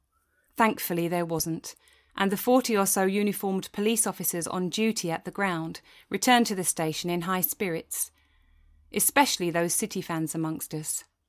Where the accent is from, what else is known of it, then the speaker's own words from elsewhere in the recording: Wolverhampton, West Midlands, United Kingdom; stretching as far as Wolverhampton in the north, my hometown, and Coventry in the south.